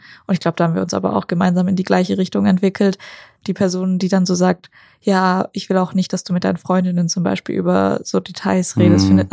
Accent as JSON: {"language": "German", "town": "Stuttgart", "region": "Baden-Württemberg", "country": "Germany", "said": "Und wir kommen ja aus Stuttgart"}